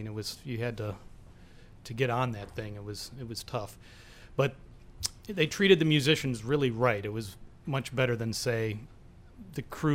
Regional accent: Chicago, Illinois, United States; Everybody either came right out of New Orleans, or in my case, I was from Chicago.

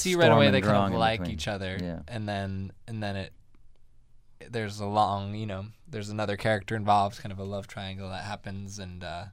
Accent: Rhode Island, United States; moved away; I'm from Rhode Island originally, and I live in New York now.

